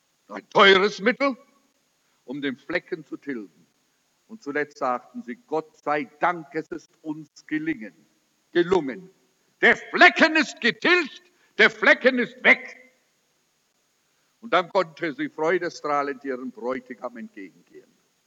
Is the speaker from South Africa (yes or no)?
yes; Durban, KwaZulu-Natal, South Africa; Bei uns in Durban, am Indischen Ozean, haben sie jetzt herausgegeben, dass 27% der Frauen AIDS haben.